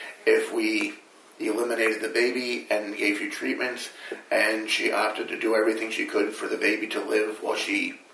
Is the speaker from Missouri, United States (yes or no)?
no; Delaware, United States; moved away as an adult; now in Connecticut, United States; I'm originally from Delaware. I've been in Connecticut ever since I went to UConn.